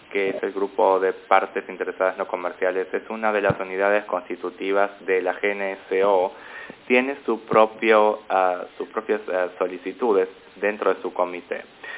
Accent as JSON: {"language": "Spanish", "country": "Bangladesh", "said": "Soy de Bangladesh."}